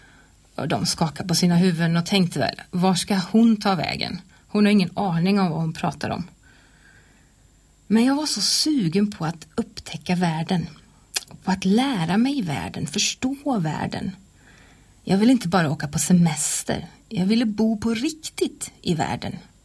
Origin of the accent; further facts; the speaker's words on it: Falköping, Västra Götaland County, Sweden; Jag är född och uppvuxen i Falköping.